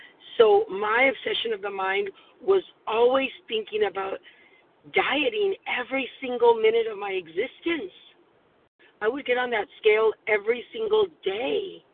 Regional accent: California, United States; I'm from California.

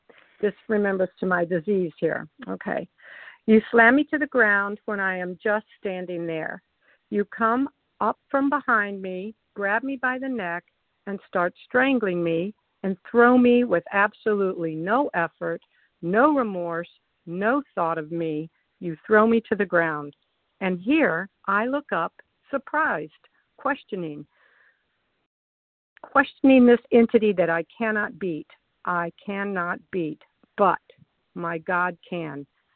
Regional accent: North Carolina, United States; I'm from North Carolina.

